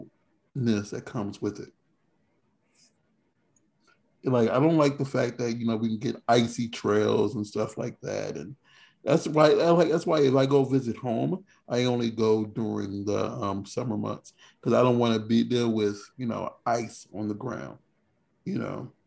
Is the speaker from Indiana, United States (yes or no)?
yes; Indiana, United States; I'm from Indiana. I grew up with all the weathers. I don't want to go back to all the weathers.